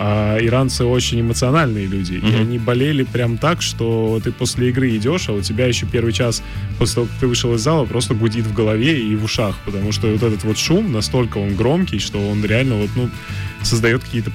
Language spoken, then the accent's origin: Russian; Saint Petersburg, Russia; я вот из Питера, я вот играю, представляю свой город, но все равно я как бы для себя, я понимаю, что я здесь родился, я здесь тренировался.